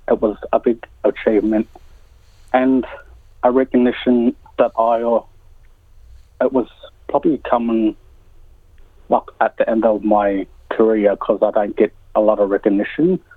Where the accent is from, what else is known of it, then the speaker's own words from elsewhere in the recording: Morwell, Victoria, Australia; born there; Gunai artist who also represents the Gunai Kurnai tribe in art and culture. I live in Morwell. I was born in Morwell